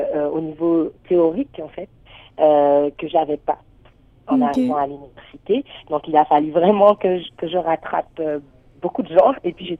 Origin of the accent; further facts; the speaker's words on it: Guadeloupe; Donc, du coup, j'ai grandi en Guadeloupe, donc j'ai été baignée dans l'environnement là